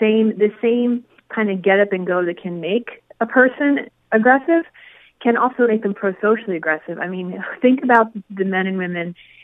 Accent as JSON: {"language": "English", "town": "Boston", "region": "Massachusetts", "country": "United States", "tie": "born or raised there", "said": "we grew up in Boston. All of a sudden, you know, you have a couple of beers and talking about old times. Our accents come out."}